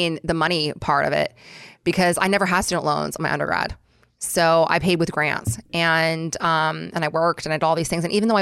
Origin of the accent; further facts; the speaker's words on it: San Diego, California, United States; also born or lived in Oakland; I am from San Diego. So like I grew up in San Diego. I was born in Oakland, but I grew up in San Diego